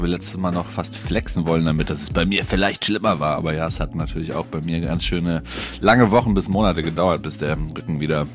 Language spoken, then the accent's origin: German; Damme, Lower Saxony, Germany; Aus der Nähe von Osnabrück bestimmt, oder? Ist ja jetzt ja nicht wild. Aus Damme.